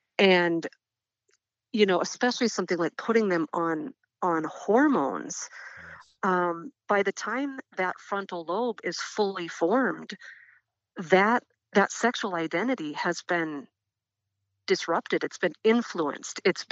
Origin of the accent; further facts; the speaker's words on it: Midwest, United States; you know, I'm from the Midwest